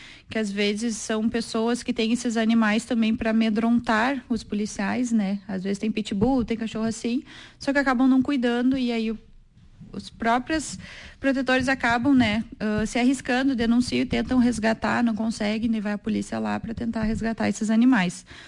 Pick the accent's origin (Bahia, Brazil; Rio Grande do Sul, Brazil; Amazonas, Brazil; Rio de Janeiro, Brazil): Rio Grande do Sul, Brazil; Passo Fundo; Eu vim de Passo Fundo e aqui em Soledade